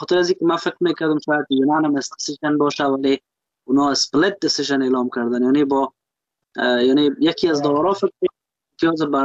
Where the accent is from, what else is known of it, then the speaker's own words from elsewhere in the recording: Afghanistan; ما یک افغان هستم